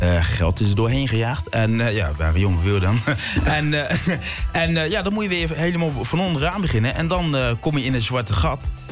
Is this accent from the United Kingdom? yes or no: yes; London, United Kingdom; we zijn opgegroeid in de jaren 80 met, we komen nota bene ook uit Londen.